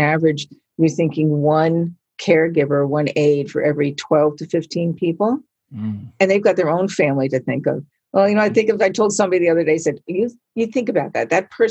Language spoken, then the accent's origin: English; Long Island, New York, United States; So I grew up in Long Island, and I remember as a kid, the whole community would do typically once a year.